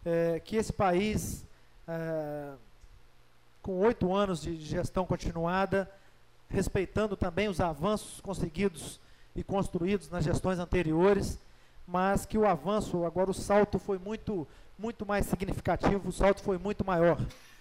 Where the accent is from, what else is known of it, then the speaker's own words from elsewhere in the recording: Brazil; E a gente, enquanto brasileiro, enquanto sonhador que esse país seja um país de primeiro mundo